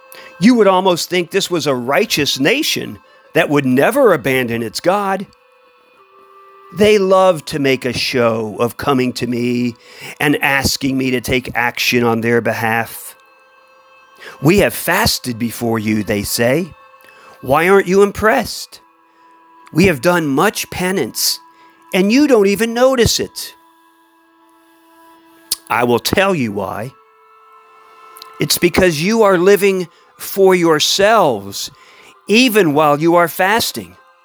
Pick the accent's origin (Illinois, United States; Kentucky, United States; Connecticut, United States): Kentucky, United States; one of my favorite writers from my home state, the state I'm in right now, Kentucky.